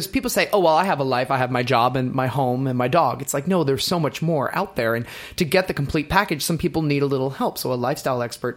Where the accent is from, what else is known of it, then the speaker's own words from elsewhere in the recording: New York City, New York, United States; You know, I'm a New Yorker.